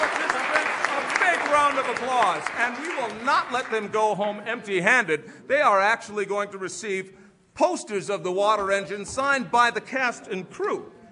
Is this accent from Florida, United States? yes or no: no; Hawaii, United States; You see, many of you might know that I'm originally from Hawaii. Aloha.